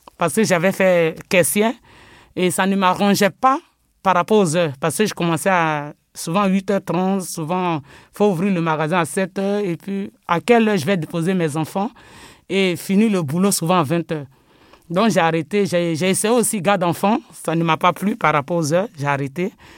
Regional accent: Côte d’Ivoire; now in France; moi, je suis née d'abord en Côte d'Ivoire. J'ai grandi là-bas parce que je suis arrivée en France en 2000.

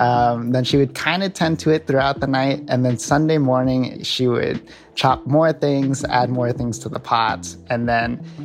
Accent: Dallas, Texas, United States; I am from Dallas, Texas

